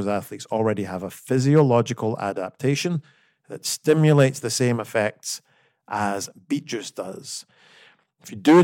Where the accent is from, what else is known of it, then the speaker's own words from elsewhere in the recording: United Kingdom; I'm also British, and it's a well-known fact that many Americans cannot understand British humor because it's so dry.